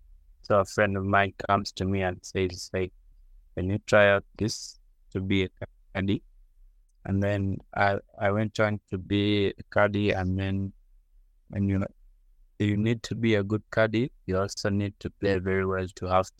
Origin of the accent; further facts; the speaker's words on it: Entebbe, Central Region, Uganda; Yeah, I was born in Uganda and I grew up in Uganda. I studied from Uganda.